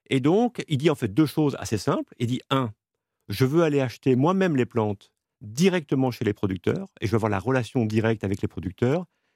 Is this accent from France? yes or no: yes; France; also born or lived in abroad; J'ai vécu pendant 7 ans à l'étranger. Et à un moment, j'avais envie de revenir chez moi, en France